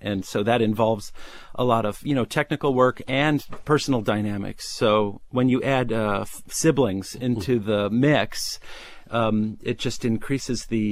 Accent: California, United States; born or raised there

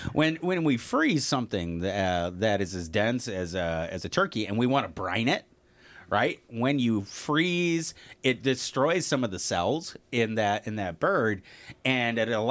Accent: La Farge, Wisconsin, United States; Is it because I'm from Lafarge?

